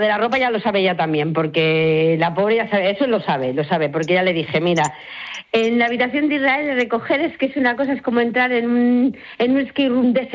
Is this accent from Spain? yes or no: yes; A Coruña, Galicia, Spain; vinimos de Galicia, o sea, de La Coruña, para ayudarle así, estamos aquí, nosotros somos floristas